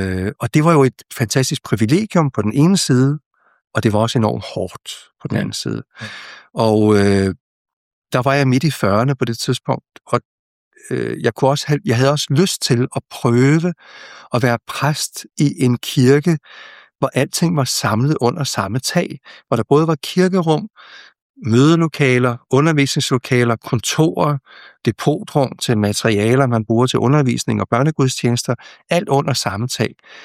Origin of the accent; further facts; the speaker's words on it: Vangede, Capital Region of Denmark, Denmark; Jeg er vokset op i Vangede, mellem Gentofte og Buddinge, og der bor mine forældre stadigvæk.